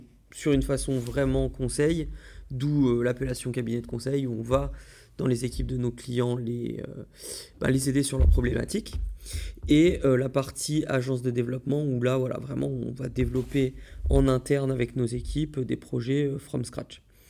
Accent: Voiron, Auvergne-Rhône-Alpes, France; now in Paris, France; Maintenant, je travaille à Paris, donc depuis 2017, il me semble. Et sinon, je suis originaire de Voiron, à côté de Grenoble.

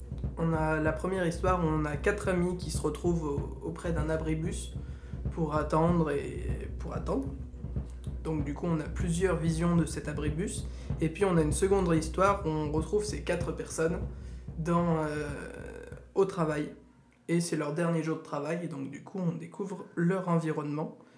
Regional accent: Saint-Étienne, Auvergne-Rhône-Alpes, France; et en tant que Stéphanois, ça fait bien plaisir.

